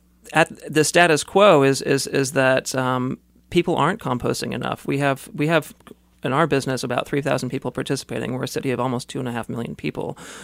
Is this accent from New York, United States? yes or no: no; Kansas City, Missouri, United States; I grew up in Midtown Kansas City, always saw the issues of connectivity, you know, the urban landscape